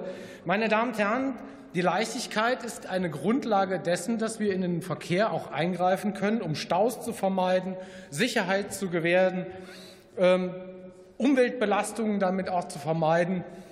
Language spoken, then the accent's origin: German; Fulda, Hesse, Germany; weil in meiner Heimatstadt Fulda merke ich